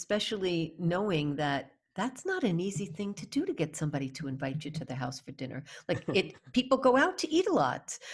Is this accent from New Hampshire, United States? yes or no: no; New York, United States; now in Toronto, Canada; because I'm from New York living in Toronto